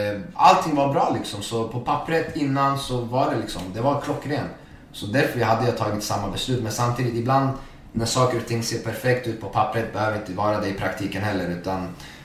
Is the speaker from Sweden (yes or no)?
yes; Örebro, Örebro County, Sweden; jag växte upp i Örebro och min dröm var ju att spela i Örebro.